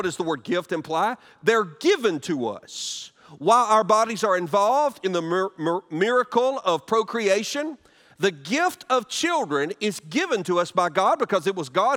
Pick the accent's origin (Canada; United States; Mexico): United States; Alabama; My home state of Alabama, I rejoice with the legislature down there